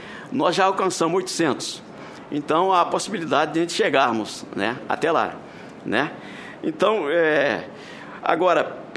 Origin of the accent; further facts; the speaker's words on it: Viçosa, Minas Gerais, Brazil; eu também sou de Minas, sou de Viçosa, Minas também, né?